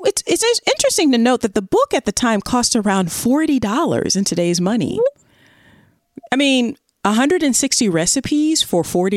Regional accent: Southern United States, United States; accent: Southern; See, in my Southern accent comes out.

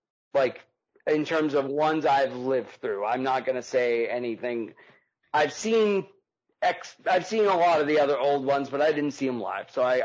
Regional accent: Boston, Massachusetts, United States; Those last two matches, let me tell you, man, I'm from Boston, but Rob's from the Baltimore. We're not strangers to the cold.

